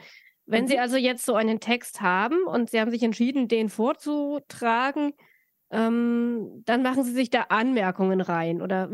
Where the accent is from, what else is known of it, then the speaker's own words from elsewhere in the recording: Bavaria, Germany; also born or lived in Middle Franconia; Ja, ich komme aus Franken, war in Mittelfranken, später komme eigentlich aus Oberfranken und Bayern